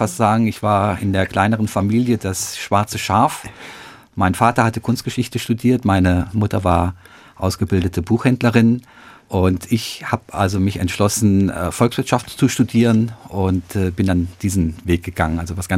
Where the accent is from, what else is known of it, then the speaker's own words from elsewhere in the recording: Bonn, North Rhine-Westphalia, Germany; Und zwar bin ich ja in Bonn aufgewachsen